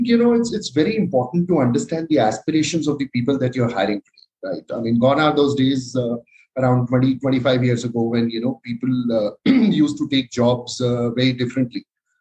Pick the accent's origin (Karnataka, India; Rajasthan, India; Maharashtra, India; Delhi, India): Delhi, India; I've been born and brought up in Delhi, did my MBA in the year 1999.